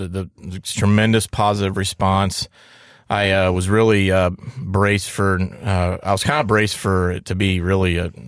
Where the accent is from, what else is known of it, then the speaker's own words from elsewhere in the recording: Ohio, United States; My hometown is in Southeast Ohio